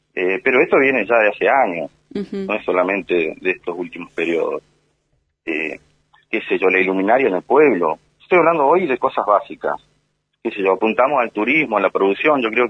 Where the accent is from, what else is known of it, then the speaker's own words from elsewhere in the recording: Gualjaina, Chubut, Argentina; soy de Gualjaina, casi nativo de Gualjaina. Mi mamá es de acá de Gualjaina. Casi me crié en Gualjaina, llevo más de 27 años. Tengo mi familia en Gualjaina, tengo mis raíces en Gualjaina.